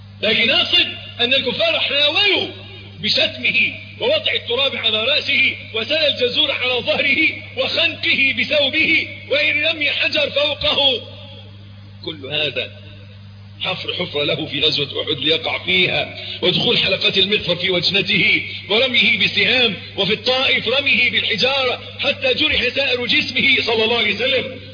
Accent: Egypt; عندنا في مصر

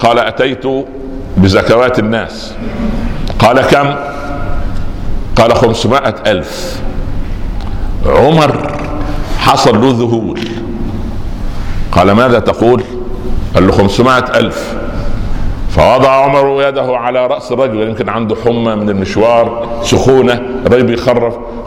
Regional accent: Minya Governorate, Egypt; في صعيد مصر، يعني جوار قريتي، مدينة اسمها البهنسة

